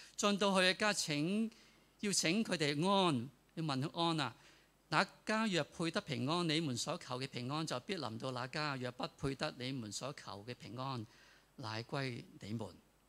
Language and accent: Cantonese; Hong Kong; 我哋香港人好知道啊，接待一个陌生人咧要好谨慎啊